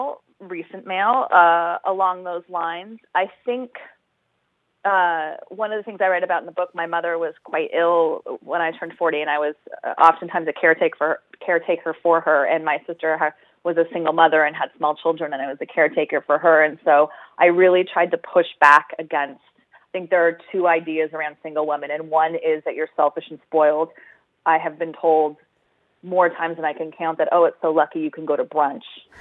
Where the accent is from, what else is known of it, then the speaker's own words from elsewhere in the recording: Canada; now in United States; I'm Canadian, so I understand, you know, what it is to have universal healthcare